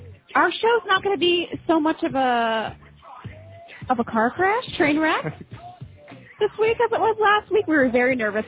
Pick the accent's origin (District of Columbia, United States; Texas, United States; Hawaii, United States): District of Columbia, United States; Washington; Anyway, I'm from Washington, D.C., if you didn't already guess, and I do love the Skins.